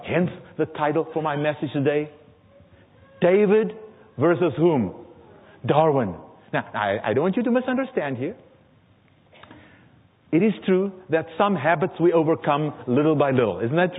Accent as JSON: {"language": "English", "country": "South Africa", "tie": "born or raised there", "said": "I was born and raised in South Africa where we didn't have snow."}